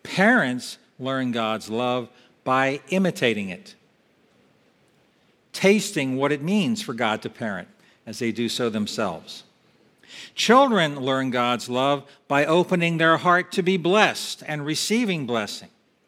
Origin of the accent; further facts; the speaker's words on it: Eastport, United States; I grew up in Eastport. I'm not crazy about being on the water, all right?